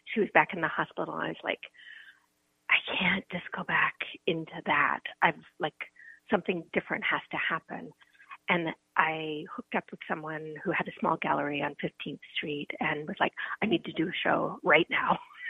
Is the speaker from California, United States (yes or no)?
yes; Oakland, California, United States; And I grew up in Oakland.